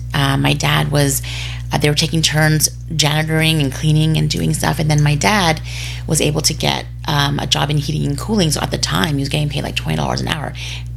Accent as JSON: {"language": "English", "town": "Winnipeg", "region": "Manitoba", "country": "Canada", "tie": "born or raised there", "also_born_or_lived": "Edmonton", "said": "I grew up, I was born and raised in Winnipeg. Well, I was born in Edmonton, but I came when I was like one."}